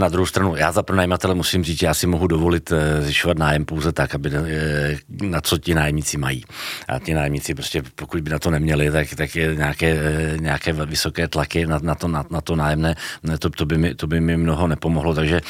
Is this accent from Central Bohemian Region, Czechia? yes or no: yes; Poděbrady, Central Bohemian Region, Czechia; Tak já jsem z Poděbrad, tak na Poděbradsku vím